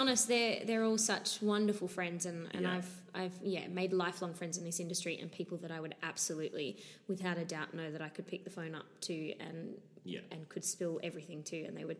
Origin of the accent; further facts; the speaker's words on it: Scotland, United Kingdom; accent: Scottish; I have to explain my Scottish accent. I'm going to do it because... Okay. So I was born and brought up on the northeast coast of Scotland, which is like country Scotland.